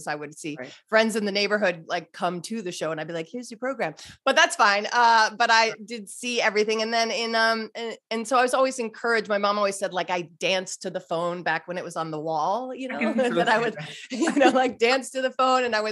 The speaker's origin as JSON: {"language": "English", "town": "Glenview", "region": "Illinois", "country": "United States", "tie": "born or raised there", "said": "So I am from the northern suburbs of Chicago, sort of where all the John Hughes movies were made, actually, Glenview, Northbrook."}